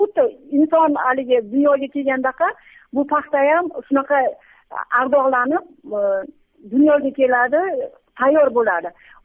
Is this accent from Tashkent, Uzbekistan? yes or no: no; Fergana, Fergana Region, Uzbekistan; Farg'onadanman, jurnalistman.